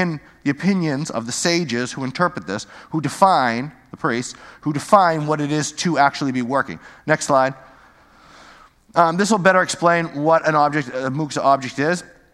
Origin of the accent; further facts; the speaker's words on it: Peabody, Massachusetts, United States; All right, I grew up in Peabody. Half of Peabody is Jewish, half. Okay, West Peabody, Jewish.